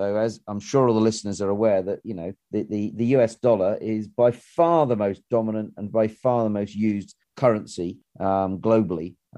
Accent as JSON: {"language": "English", "town": "Guildford", "region": "South East England", "country": "United Kingdom", "tie": "born or raised there", "said": "near my hometown of Guildford, which is just south of London"}